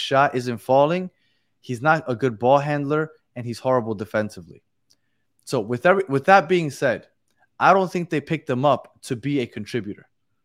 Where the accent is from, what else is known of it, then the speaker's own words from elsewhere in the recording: Brooklyn, New York, United States; I'm from Brooklyn. That was my team.